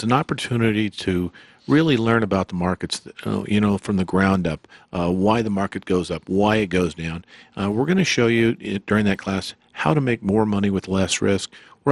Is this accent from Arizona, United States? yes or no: yes; Arizona, United States; moved away as an adult; I wanted to get back out west. I grew up in Arizona, so I wanted to get out west where there's a little sunnier than Chicago.